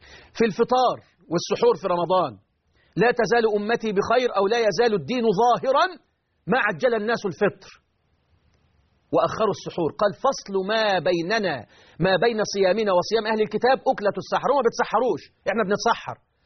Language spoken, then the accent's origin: Arabic; Egypt; انا مسلم، انا مصري مسلم.